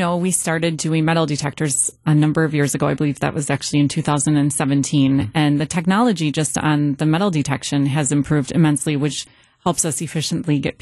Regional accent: Wisconsin, United States; It's infused then with beer, cheese, and brats, because we're from Wisconsin.

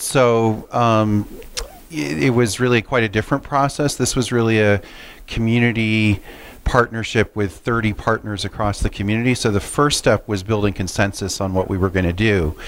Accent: Middletown, United States; So I grew up in Middletown. I live in Middletown.

